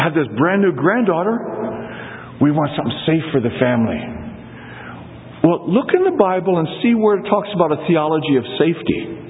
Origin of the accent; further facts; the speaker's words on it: Taitung County, Taiwan; also born or lived in United States; I grew up in Taiwan. My dad was a translator. He first did the Mongolian Bible before liberation or before 49, and then went to Hong Kong for a few years, then moved to Taiwan in 51, 52.